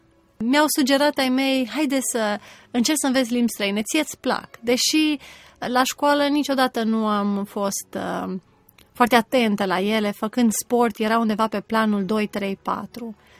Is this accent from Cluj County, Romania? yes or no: no; Deva, Hunedoara County, Romania; also born or lived in Alba; Suntem de origine din județul Alba, dar ne-am mutat împreună cu familia în Deva și de 20 și ceva de ani suntem din Deva. Deci aș spune că sunt din Deva acum.